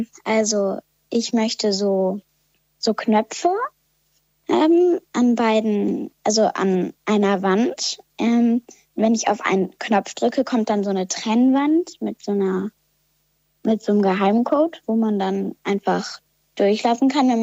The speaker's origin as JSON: {"language": "German", "town": "Hanover", "region": "Lower Saxony", "country": "Germany", "said": "Aus Hannover."}